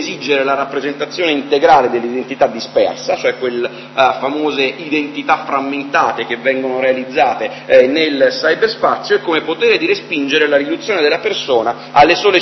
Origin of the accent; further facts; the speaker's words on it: Rome, Lazio, Italy; Sono romano